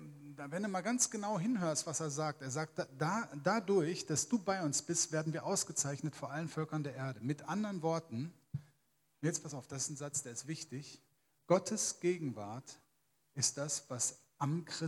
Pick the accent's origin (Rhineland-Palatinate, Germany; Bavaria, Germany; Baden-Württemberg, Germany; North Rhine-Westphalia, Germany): North Rhine-Westphalia, Germany; Alpen; born there; und ich bin dann 66 in Alpen in Nordrhein-Westfalen geboren worden. Aber ich bin Sachse.